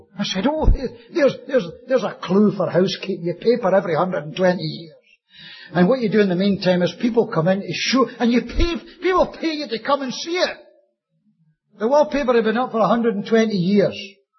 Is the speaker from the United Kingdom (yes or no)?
yes; Scotland, United Kingdom; Or maybe because I'm Scottish.